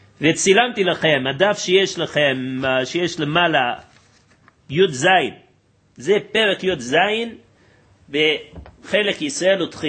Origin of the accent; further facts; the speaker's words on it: United States; אני זוכר בתור ילד, גדלתי בתוך התרבות המערבית באמריקה